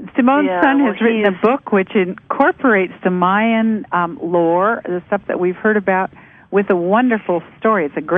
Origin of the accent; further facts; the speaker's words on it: Canada; now in United States; I live up by the Canadian border, and I'm actually Canadian but living in the States now and have been for a long time.